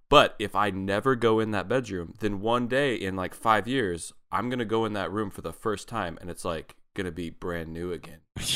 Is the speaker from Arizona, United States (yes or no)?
yes; Arizona, United States; also born or lived in Washington; When I was in fifth grade, we moved from Washington to Arizona, and we moved into this new house in Arizona.